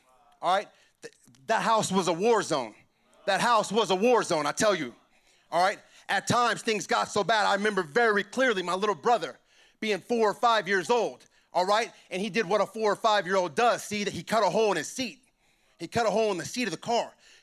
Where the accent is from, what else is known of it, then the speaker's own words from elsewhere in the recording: Missouri, United States; All right, I'm from the Midwest. In Missouri, what's up? What's up, Missouri?